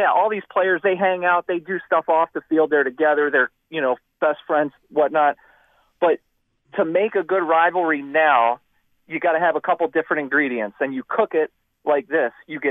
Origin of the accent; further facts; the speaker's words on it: Baltimore, Maryland, United States; Now, I grew up in Baltimore, so I've gone through the Ravens-Steelers since day one.